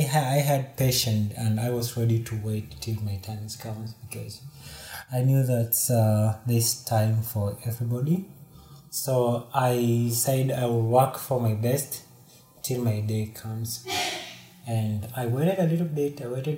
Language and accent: English; Narok, Narok County, Kenya; born there; I was born in Narok, that is southern Kenya.